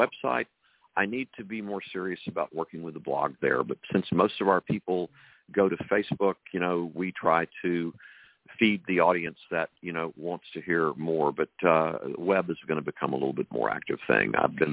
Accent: Texas, United States; It's about 7 o'clock. I grew up in Texas.

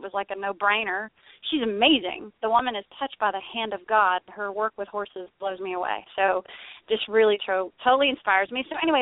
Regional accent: Texas, United States; big lifetime achievement, musical and horsemanship achievement for me with my baby girl, because I'm from Texas.

